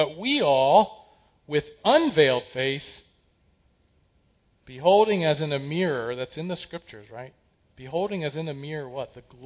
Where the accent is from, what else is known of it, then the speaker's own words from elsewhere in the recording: Lancaster, Pennsylvania, United States; I'm from Amish country, as you know, Lancaster, Pennsylvania